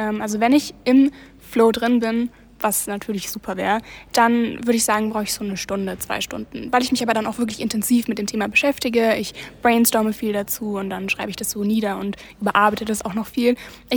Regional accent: Georgensgmünd, Bavaria, Germany; now in Bamberg, Germany; Und ich komme aus Georgsmünd, beziehungsweise ich wohne jetzt gerade in Bamberg

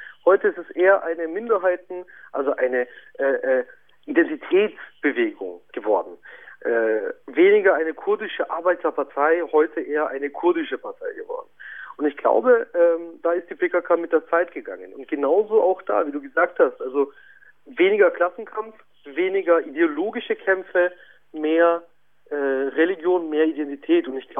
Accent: Nuremberg, Bavaria, Germany; Ich fühle mich als Franke mehr als Bayer. Genau dasselbe. Ich bin in Nürnberg geboren, aufgewachsen, also bin ich Franke. Ich bin kein Bayer.

